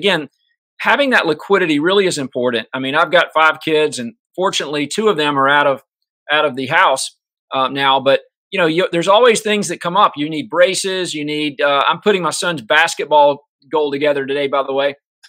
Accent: South Carolina, United States; They have a very large manufacturing facility here in my home state of South Carolina.

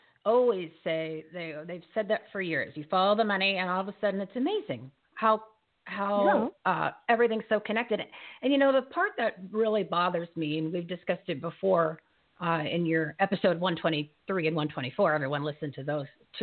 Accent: New Jersey, United States; I use the word mafia because I'm from New Jersey

